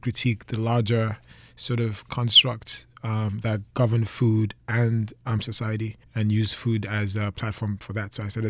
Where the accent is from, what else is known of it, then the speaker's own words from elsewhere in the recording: Nigeria; now in United States; So I'm Nigerian. I moved from Nigeria about 18 years ago. I opened up a restaurant in Detroit in about 2013